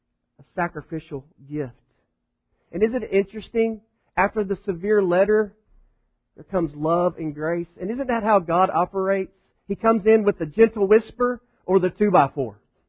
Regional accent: Texas, United States; accent: West Texas; I'm from West Texas, and that probably sounded awful, because it's like West Texas redneck

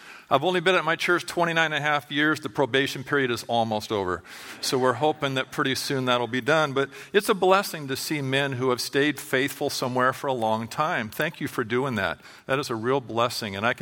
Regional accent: California, United States; So I'm from California, and you can talk back all you want.

